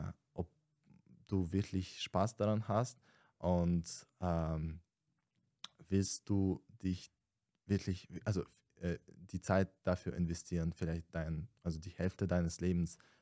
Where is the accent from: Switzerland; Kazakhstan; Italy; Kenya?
Kazakhstan; German is a second language; aber ich komme aus Kasachstan und da ist es so, dass man schon bei 22 geheiratet werden muss